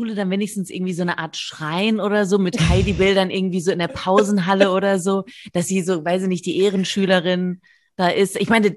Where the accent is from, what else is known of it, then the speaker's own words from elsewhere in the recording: North Rhine-Westphalia, Germany; ich komme aus der Nähe von Bielefeld